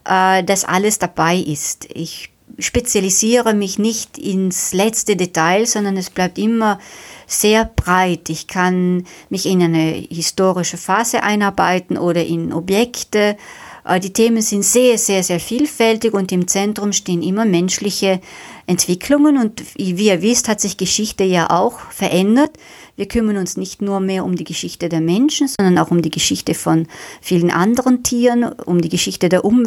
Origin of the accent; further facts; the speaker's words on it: Trentino-Alto Adige, Italy; Ich wohne am Ritten und komme eigentlich aus dem Finchka.